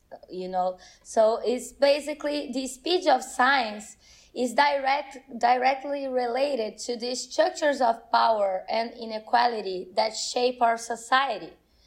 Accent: Brazil; English is a second language; I'm currently in Brazil. I'm from Brazil, actually.

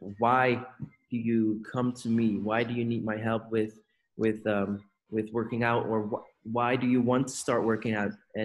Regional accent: Netherlands; I am from the Netherlands. I'm 26 years old.

